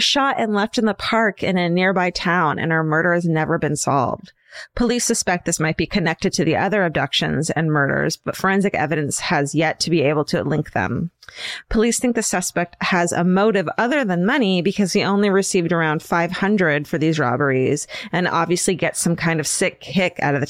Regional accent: Boca Raton, Florida, United States; I grew up in Boca Raton, Florida, which is best known for being where your Jewish friends' grandparents live.

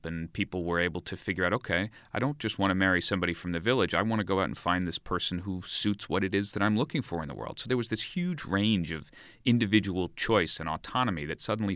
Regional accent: United States; that felt, for me as an American, that felt kind of familiar

